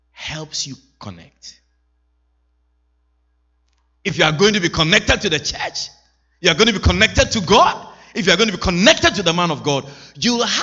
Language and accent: English; Ashanti, Ghana; born there; In my culture, where I was born, in Ghana, West Africa, where I was born, I'm from the Ashanti tribe.